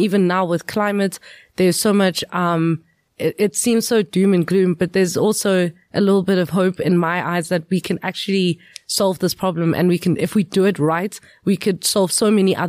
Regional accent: Witbank, Mpumalanga, South Africa; so I grew up in Witbank, eMalahleni. Shout out to anyone from there is listening. and it's considered one of the most polluted areas in the world.

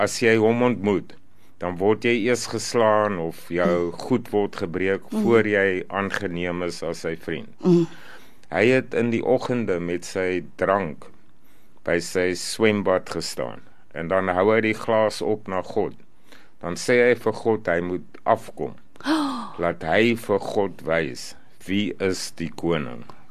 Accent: Pretoria, Gauteng, South Africa; Okay, ek is van Pretoria

